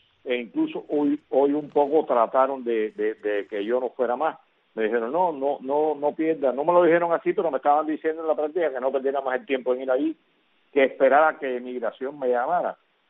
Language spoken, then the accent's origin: Spanish; Cuba; como ciudadano del mundo, como ciudadano cubano